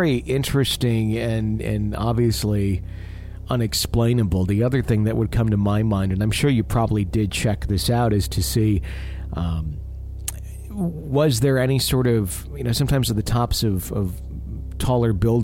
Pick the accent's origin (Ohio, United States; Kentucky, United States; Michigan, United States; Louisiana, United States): Michigan, United States; One of these places is even located in a part of my home in Michigan, my home state in Michigan, that my family and I have never been to before.